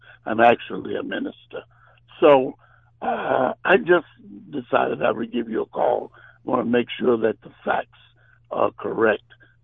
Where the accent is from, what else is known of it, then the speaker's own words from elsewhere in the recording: St. Louis, Missouri, United States; I am originally from St. Louis, and so I know a lot about what went on in St. Louis. I am a product of those years, the struggle years.